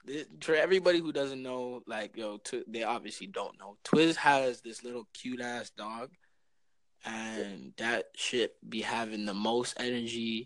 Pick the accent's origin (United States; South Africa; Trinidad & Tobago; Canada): Canada; Man, and it's crazy because we're Canadian